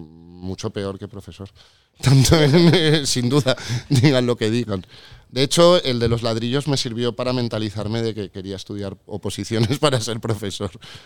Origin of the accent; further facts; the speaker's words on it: Valencia, Valencian Community, Spain; born there; also born or lived in Cuba / Mexico; cuando yo nací mis padres vivían en Cuba. Yo nací en Valencia en verano, pero pues a los 2-3 meses me fui a Cuba, pero de Cuba no recuerdo nada. Con 2 años me fui. Y luego viví en México, también muy pequeño